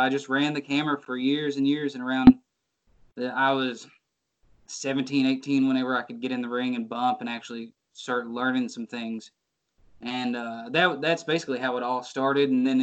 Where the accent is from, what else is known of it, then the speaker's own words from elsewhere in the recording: Arkansas, United States; But I'm inspired by all styles. I grew up in Arkansas. Memphis wrestling is the number one thing.